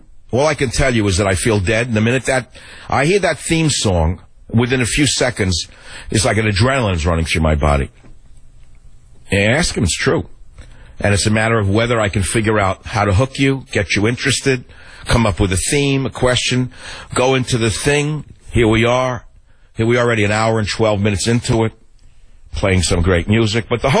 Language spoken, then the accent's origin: English; The Bronx, New York, United States; Let me say Melania. I'm from the Bronx. Melania. I'm not from Hungary.